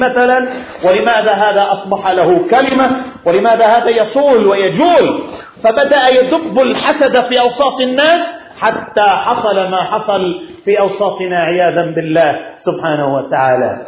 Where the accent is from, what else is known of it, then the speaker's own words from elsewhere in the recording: Yemen; عندنا في اليمن كانت المسألة حزبية، صراع حزبي بين حزب وحزب.